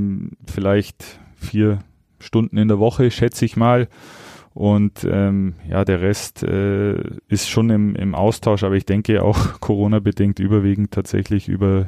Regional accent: Augsburg, Bavaria, Germany; ich bin stolzer Augsburger

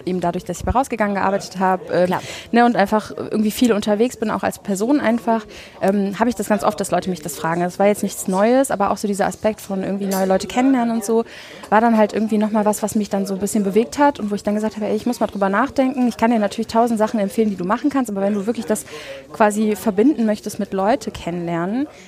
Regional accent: Düsseldorf, North Rhine-Westphalia, Germany; Ich komme ursprünglich aus Wersten hier in Düsseldorf, wohne jetzt inzwischen seit 6 Jahren hier in Flingern.

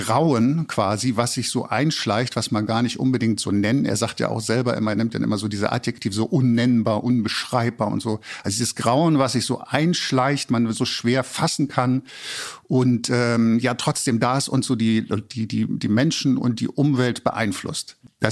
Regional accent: Hamburg, Germany; Ich bin halt hier in Hamburg aufgewachsen und habe so eine Kinosozialisation.

